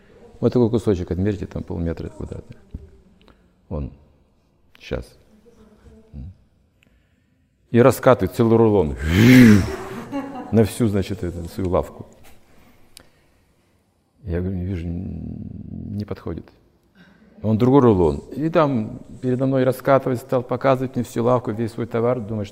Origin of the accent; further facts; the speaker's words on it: Ukraine; Я говорю, с Украины, и мы хотим поклоняться. У нас нет денег.